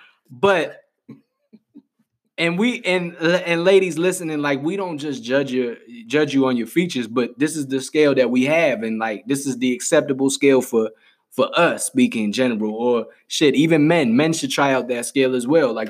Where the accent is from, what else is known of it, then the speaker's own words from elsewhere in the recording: Boston, Massachusetts, United States; like I grew up in Boston, in the city.